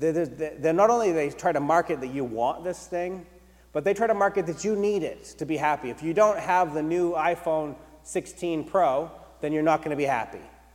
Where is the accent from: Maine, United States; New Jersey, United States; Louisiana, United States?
Maine, United States; Gardner; I grew up in Maine, and I went to Calvary Four Square Church in Gardner.